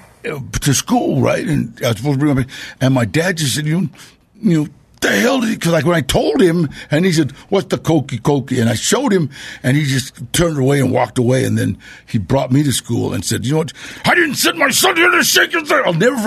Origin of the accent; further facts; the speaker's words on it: Los Angeles, California, United States; born there; also born or lived in Burbank; I was born in Temple Street, then started off at Echo Park for a while. I was in Burbank for a while, and then I got in trouble, and I was evicted from Los Angeles.